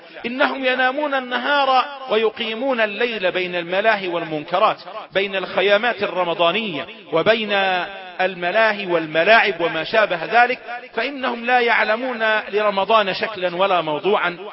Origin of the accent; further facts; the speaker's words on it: Suez, Suez Governorate, Egypt; ونقول في بلدنا السويس أيضا